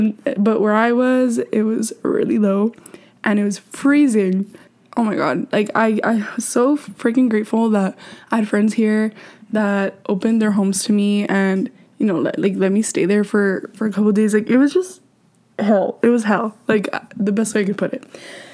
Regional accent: Texas, United States; So as you guys know, I'm from Texas, okay?

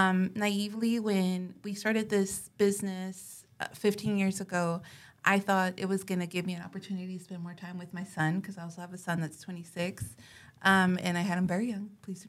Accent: Irving, Texas, United States; since I grew up in Irving

